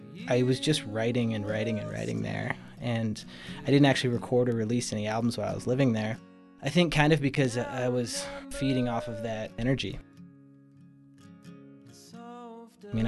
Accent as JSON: {"language": "English", "region": "Utah", "country": "United States", "tie": "born or raised there", "said": "We grew up here in Utah, in the mountains, with nature. So that brought us back."}